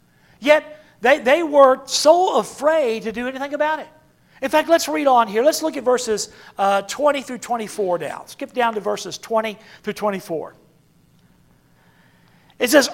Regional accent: the South, United States; I'm from the South. You ever seen a jackrabbit run?

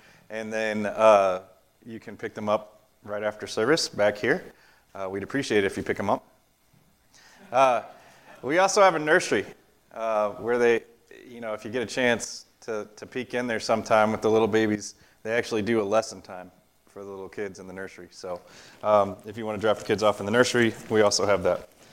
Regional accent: Florida, United States; I grew up in Florida, and I thought our house was on a big hill.

